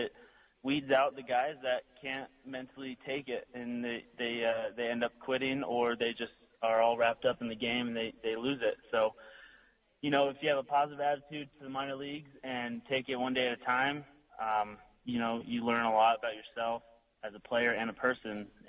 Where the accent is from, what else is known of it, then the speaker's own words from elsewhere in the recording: Arizona, United States; I watched him a little bit on the Diamondbacks when I was growing up in Arizona.